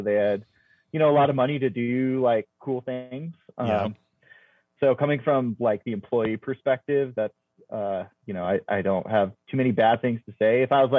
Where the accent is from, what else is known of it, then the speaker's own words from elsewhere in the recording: Ohio, United States; I grew up in Ohio and like joined the Coast Guard and moved, had to do 4 moves for the Coast Guard in 4.5 years.